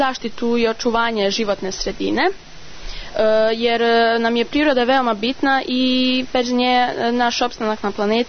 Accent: Bajina Bašta, Zlatibor District, Serbia; dolazim iz Bajne Bašte, imam 14 godina

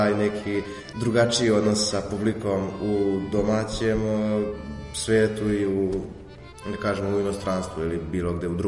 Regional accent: Prnjavor, Mačva District, Serbia; dolazim iz Prnjavara, iz mjesta okoline Šapca.

